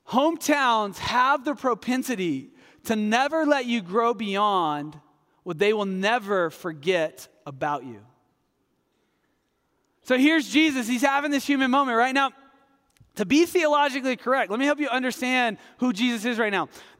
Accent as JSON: {"language": "English", "town": "Hobbs", "region": "New Mexico", "country": "United States", "tie": "born or raised there", "said": "I grew up in Hobbs, New Mexico. It's only a tumbleweed's bad day away, so it's not that hard to go visit."}